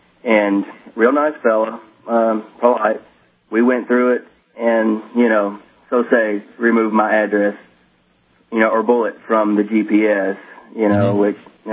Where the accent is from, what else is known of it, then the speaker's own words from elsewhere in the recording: Beaumont, Texas, United States; I'm from Southeast Texas, Beaumont area, and just have a little information from my area.